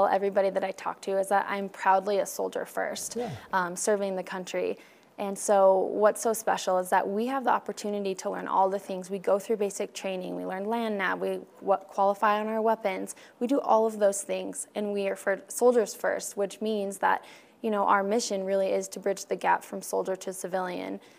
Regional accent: Sheridan, United States; But it was really special because my first year last year, we sang and performed at my hometown, Sheridan, and our whole community came out for it, which was such a blessing.

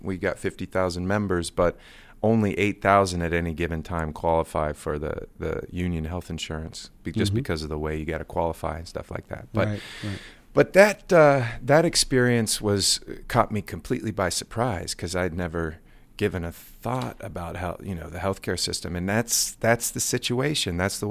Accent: Ohio, United States; Because I'm from Ohio, and the character is from southeastern Ohio.

